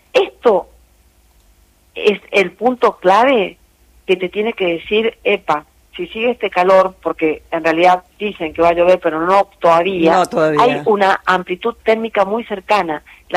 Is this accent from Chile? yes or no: no; Corrientes, Argentina; Yo soy correntina, así que te puedo hablar de golpe de calor.